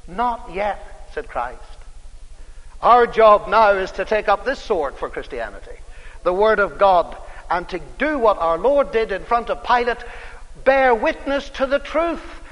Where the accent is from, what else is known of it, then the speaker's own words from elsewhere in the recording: Northern Ireland, United Kingdom; And in my home country of Northern Ireland, the same kind of religious philosophy has wreaked a sad and sorry havoc.